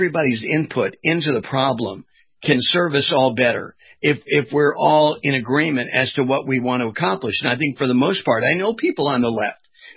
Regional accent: United States; we're excited about being an American, that we're serving not only our own interests, but the world interests

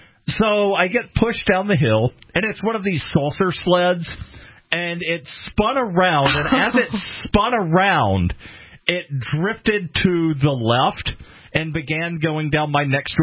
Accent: Alabama, United States; Growing up in Alabama, there's not a lot of snow

